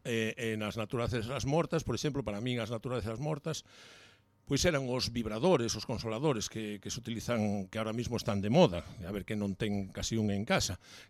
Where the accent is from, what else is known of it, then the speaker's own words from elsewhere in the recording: Valdeorras, Galicia, Spain; eu son de interior, que son de Valdeorras